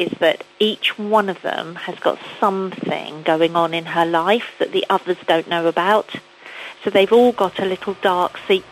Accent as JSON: {"language": "English", "town": "Broadstairs", "region": "South East England", "country": "United Kingdom", "tie": "born or raised there", "said": "because it's set in my hometown of Broadstairs. It's set locally."}